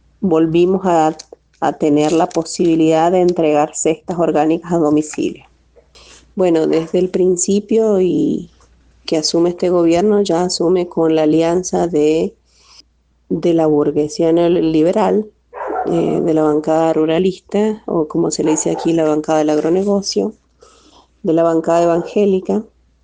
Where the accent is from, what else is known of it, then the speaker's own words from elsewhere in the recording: Mendoza, Argentina; now in Brazil; nosotros somos asentados de la Reforma Agraria. Yo soy originaria de Mendoza y hace 10 años que vivo en el sur de Brasil, en un asentamiento. Así que vivimos en la zona rural, en la región metropolitana de Porto Alegre.